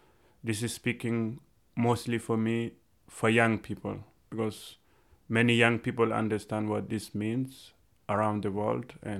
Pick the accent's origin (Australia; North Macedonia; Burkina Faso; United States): Burkina Faso; now in Austria; I'm from Burkina Faso in the Sahel region in West Africa and living in Austria since a couple of years.